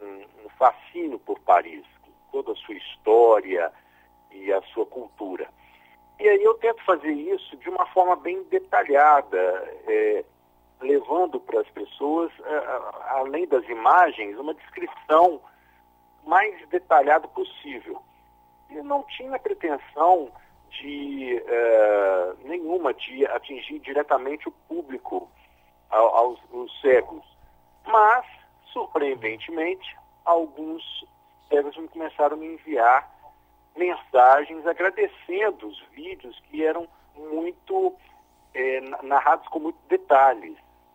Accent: Belo Horizonte, Minas Gerais, Brazil; eu nasci em Belo Horizonte, eu sou mineiro.

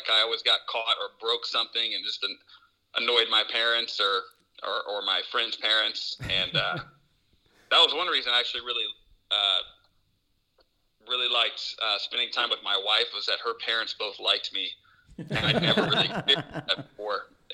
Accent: Plainfield, Indiana, United States; also born or lived in Georgia; I grew up in mostly in Plainfield, Indiana. I lived in Georgia for 3 years when I was a kid, but we moved back to Plainfield.

